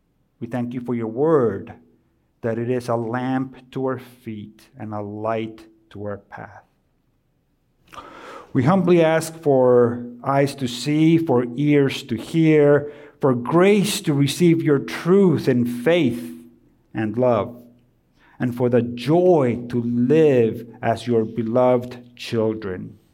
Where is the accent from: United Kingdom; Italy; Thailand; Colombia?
Colombia; now in United States; Now, growing up in Colombia, the New Year's celebrations were very different than they are here.